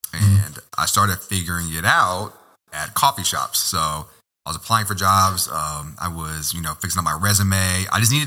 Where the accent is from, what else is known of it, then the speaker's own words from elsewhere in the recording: San Francisco, California, United States; also born or lived in Sicily, Italy / San Antonio, United States / Berkeley, United States; So I grew up in San Francisco, bounced around a lot. We used to live in Sicily when I was a kid. Used to live in San Antonio, Texas. Moved back to Berkeley, California. Then, for the most part, lived in San Francisco.